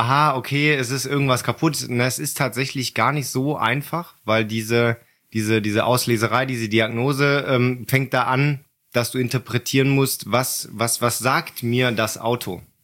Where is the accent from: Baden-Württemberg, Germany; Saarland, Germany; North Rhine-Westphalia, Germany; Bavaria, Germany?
Bavaria, Germany; ich komme aus dem Allgäu, das wissen ja noch viele von früher.